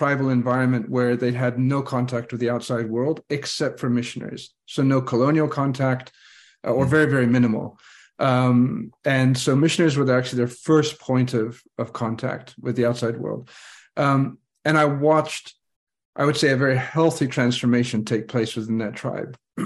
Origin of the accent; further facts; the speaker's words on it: Scotland, United Kingdom; born there; I was born in Scotland, so